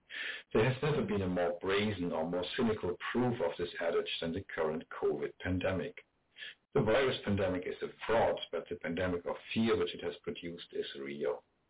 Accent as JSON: {"language": "English", "country": "Germany", "tie": "born or raised there", "moved": "as an adult", "lives_now": "Canada", "said": "I grew up in Germany and trained there as an MD, and I'm now teaching biochemistry at a Canadian university."}